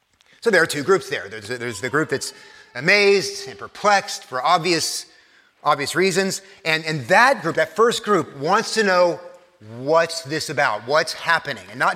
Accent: Texas, United States; I took Spanish growing up in Texas in high school.

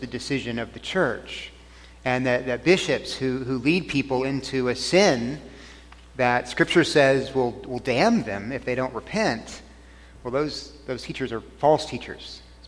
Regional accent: Texas, United States; Ann's from Mali, and which is in Africa, and I'm from Texas.

